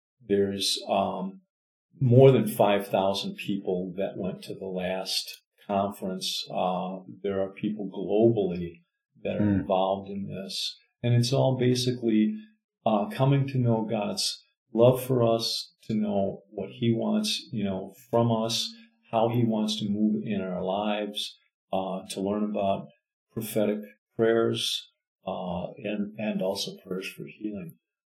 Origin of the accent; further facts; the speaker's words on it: Chicago, Illinois, United States; moved away as an adult; now in Rock Island, United States; I'm from Chicagoland area, and when I finished college, I moved to Rock Island for a job